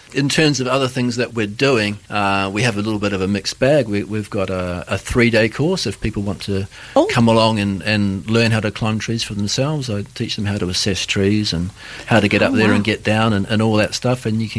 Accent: New Zealand; also born or lived in Australia; I worked in New Zealand and Australia for quite a few years. I'm from New Zealand originally. That's where I did my qualifications.

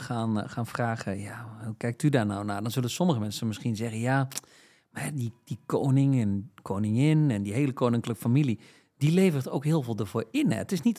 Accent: Limburg, Netherlands; Maar ik ben Limburger

